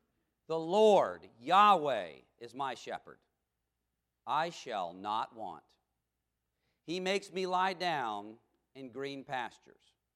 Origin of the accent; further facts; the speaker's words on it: Charlotte, North Carolina, United States; I'm from Charlotte, North Carolina. We would go to the beaches of South Carolina.